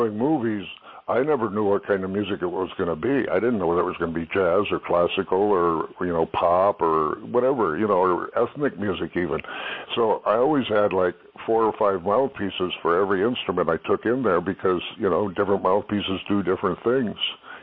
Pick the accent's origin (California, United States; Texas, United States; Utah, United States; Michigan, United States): California, United States; Rivera; Well, I'm from Rivera, California, which was an orange grove with 3 rows of houses in it.